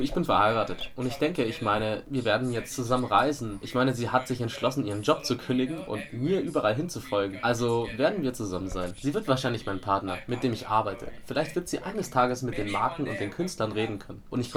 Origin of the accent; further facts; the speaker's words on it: France; ich bin Franzose, 34 Jahre alt.